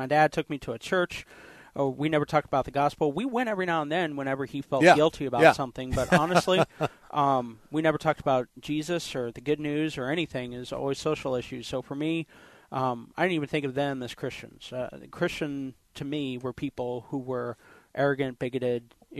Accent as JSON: {"language": "English", "town": "Kansas City", "region": "Missouri", "country": "United States", "also_born_or_lived": "Columbia", "said": "No, I'm from Kansas City, Missouri, and Columbia, Missouri, and my parents are both professors."}